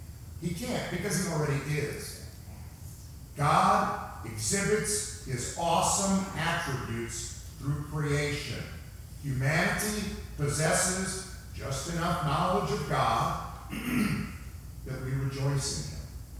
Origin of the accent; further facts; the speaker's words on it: Indiana, United States; born there; I was born in Indiana. I like being in Indiana, but he didn't ask me about it.